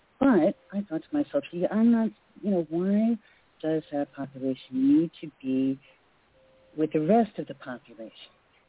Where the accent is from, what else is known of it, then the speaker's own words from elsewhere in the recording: San Diego, California, United States; Hi, Bill Murray and Carol and Kim. … from San Diego.